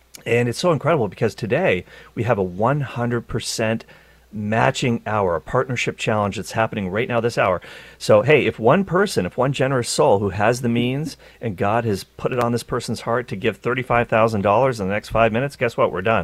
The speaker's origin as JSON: {"language": "English", "country": "Canada", "said": "I know I'm Canadian, but I honestly have never heard anybody say a boot"}